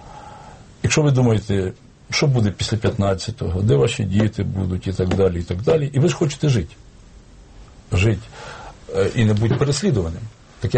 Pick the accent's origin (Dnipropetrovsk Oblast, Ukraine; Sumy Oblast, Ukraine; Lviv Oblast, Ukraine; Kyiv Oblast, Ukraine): Sumy Oblast, Ukraine; частина моєї рідної Сумщини.